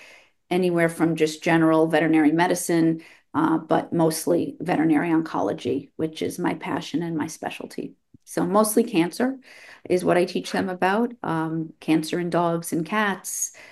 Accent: New York City, New York, United States; We both born and bred in New York City.

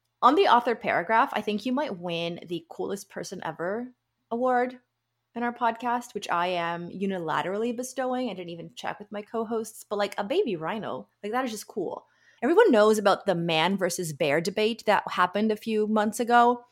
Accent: South Africa; I'm a Filipino South African who's been going on safari since I was 7.

